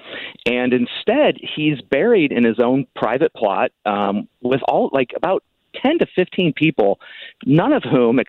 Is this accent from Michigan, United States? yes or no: yes; Midland, Michigan, United States; No, I'm actually originally from Midland, Michigan, which you probably have never heard of.